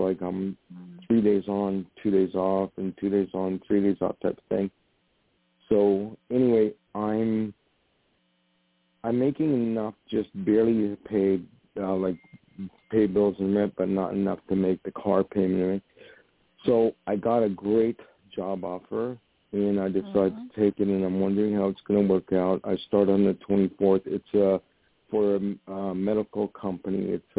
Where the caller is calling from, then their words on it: New York, United States; calling from New York.